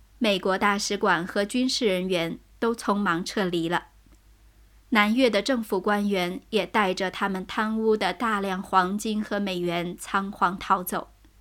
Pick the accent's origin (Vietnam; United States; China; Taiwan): Vietnam; 可能是受了母亲的影响，我虽然出生在越南，却不喜欢这里。我从小就盼望离开越南去外国读书。